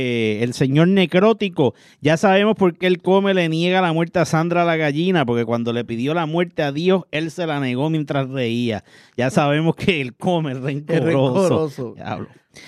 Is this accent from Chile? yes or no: no; Carolina, Puerto Rico; No, señor, yo soy de Carolina.